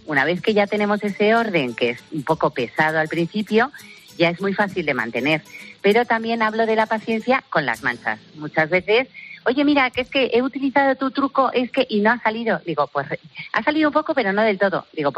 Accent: Spain; no tiene ni idea de lo que somos los españoles

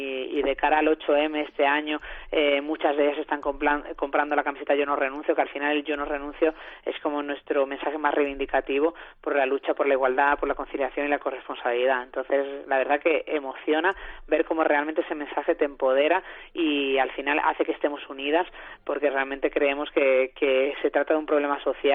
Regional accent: Málaga, Andalusia, Spain; inauguramos la gira del Malas Madres on Tour en mi querida Málaga, mi tierra

